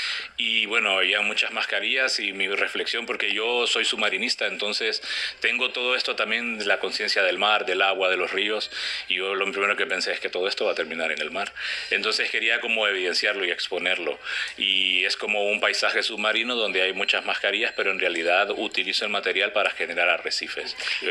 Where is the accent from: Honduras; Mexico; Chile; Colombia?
Honduras; moved away as an adult; Sí, yo tengo desde el 2019 aquí. Ya me he venido como arquitecto de mi país. Yo soy de Honduras.